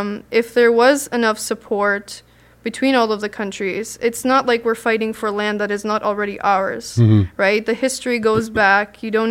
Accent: Iran; now in Canada; I don't want to continue saying, yeah, I'm from Iran. Or, you know, yes, my nationality is Canadian, but that's because I was displaced so much that I wasn't able to be raised in my motherland.

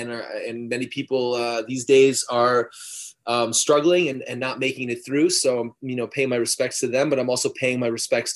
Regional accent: Montreal, Quebec, Canada; now in Toronto, Canada; am 41. I've lived an amazing life so far. I'm still alive. And I'm from Montreal originally. And I live here in Toronto right now, Toronto, Canada.

